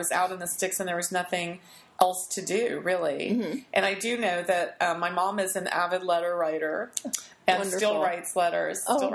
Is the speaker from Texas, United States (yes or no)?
no; West Virginia, United States; And I grew up in West Virginia